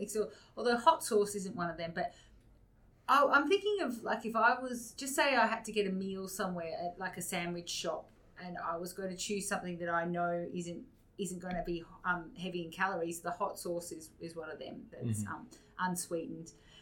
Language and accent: English; Australia; I'm not an Aussie in that way.